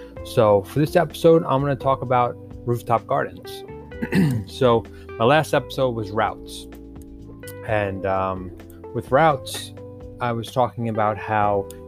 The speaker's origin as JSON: {"language": "English", "region": "New York", "country": "United States", "said": "Now, where I'm from New York."}